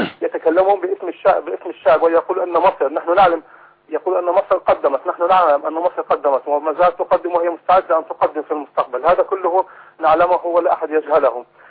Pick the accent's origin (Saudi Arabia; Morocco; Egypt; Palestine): Palestine; now in France; من فرنسا. أحب أن أشارك وأقول أنا أولا أنا فلسطيني من لجنة 48